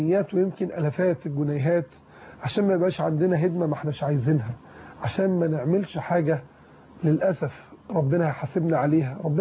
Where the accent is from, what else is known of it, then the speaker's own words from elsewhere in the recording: Egypt; احنا كمصريين ما نحبش حد يضربنا من بره،